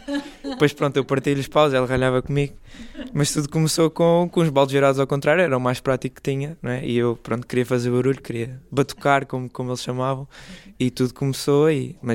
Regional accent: Lisbon, Portugal; Não, eu na verdade sou de Lisboa, nasci em Lisboa, mas pronto, a família é mesmo da zona do Alentejo, sim.

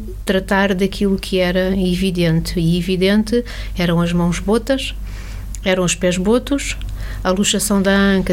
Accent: Sesimbra, Setúbal, Portugal; now in Pinhal Novo, Portugal; sou de Sesimbra, vivo no Pinhal Novo e somos uma família feliz.

